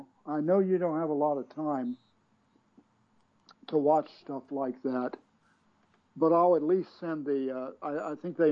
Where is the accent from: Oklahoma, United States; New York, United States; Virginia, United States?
Virginia, United States; he hailed from the state of Virginia, my home state.